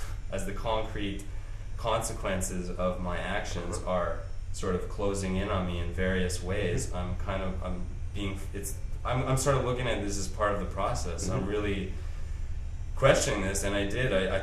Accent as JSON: {"language": "English", "town": "Toronto", "region": "Ontario", "country": "Canada", "lives_now": "Montreal, Canada", "said": "But I come from Toronto, so I know Toronto."}